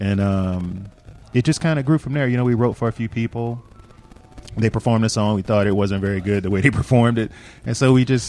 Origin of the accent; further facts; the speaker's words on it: New Orleans, Louisiana, United States; We're from New Orleans, so it's very hard to come in and do one genre, because, you know, they teach you to play everything.